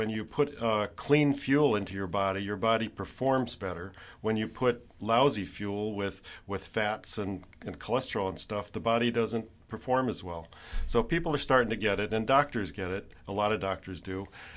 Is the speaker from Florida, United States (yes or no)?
no; Illinois, United States; I grew up outside Chicago, so mm-hmm. I was a Midwesterner.